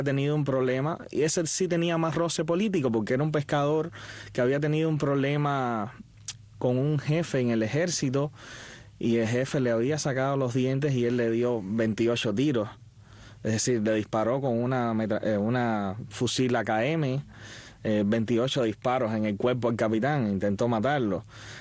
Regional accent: Vertientes, Camagüey, Cuba; born there; en el pueblo donde yo nací, en Vertientes

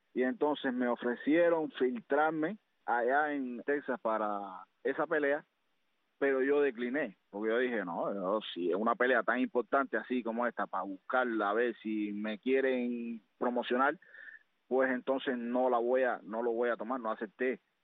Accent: Sagua la Grande, Villa Clara, Cuba; Un saludo grande para mi tierra natal, Sábula Grande, Villa Clara, y en especial para toda Cuba.

